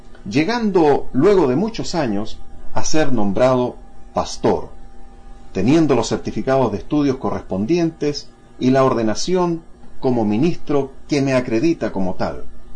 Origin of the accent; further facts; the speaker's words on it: Chile; Fui miembro de una iglesia evangélica en mi país de Chile durante aproximadamente unos 30 años